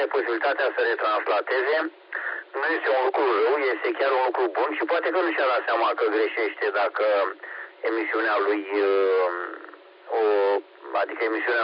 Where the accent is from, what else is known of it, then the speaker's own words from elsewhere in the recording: Oltenia, Romania; nu suntem chiar olteni așa răutăcioși, suntem olteni așa